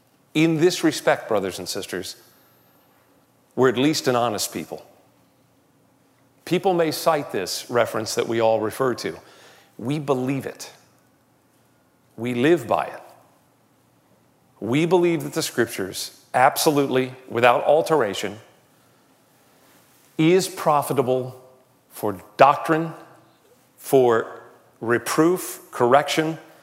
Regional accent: Texas, United States; whenever I say I'm from Texas, people say, do you know Stan Isbell?

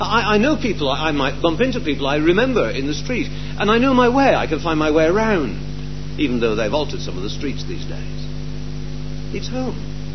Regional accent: Huddersfield, Yorkshire and the Humber, United Kingdom; not an Englishman, I'm a Yorkshireman. The distinction is very important, I assure you. I come from the town of Huddersfield in the West Riding of Yorkshire

